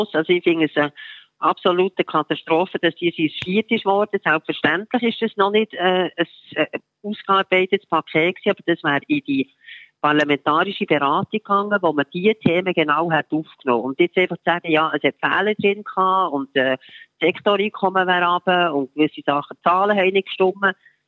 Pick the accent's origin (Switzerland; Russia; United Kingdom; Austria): Switzerland; als Schweizer und Schweizerinnen